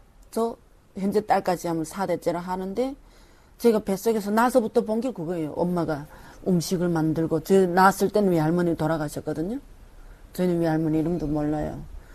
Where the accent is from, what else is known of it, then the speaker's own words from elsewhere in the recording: Cheongyang, South Chungcheong, South Korea; 저는 충청남도 청양에서 온